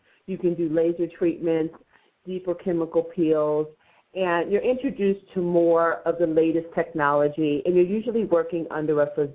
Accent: Ohio, United States; also born or lived in Chicago; Well, I'm a medical esthetician, and I'm originally from Ohio, but I did all my training in Chicago and just recently came to the Maryland, D.C. area.

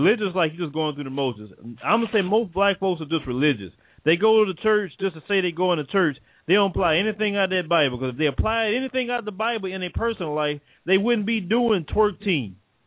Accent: Port Arthur, Texas, United States; now in Houston, United States; No, I'm not from California. I'm originally from Port Arthur, Texas.

